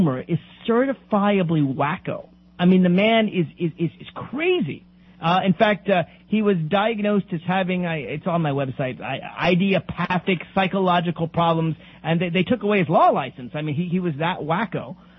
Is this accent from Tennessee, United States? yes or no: yes; Nashville, Tennessee, United States; also born or lived in Boston; I grew up in Nashville, Tennessee. And I remember going up to the north because I went to school in Boston